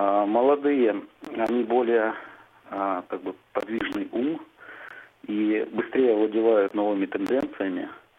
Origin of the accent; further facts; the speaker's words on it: Moscow, Russia; я из Москвы.